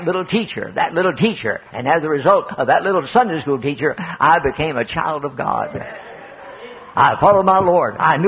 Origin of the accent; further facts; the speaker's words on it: United States; I'm an American. This is my country.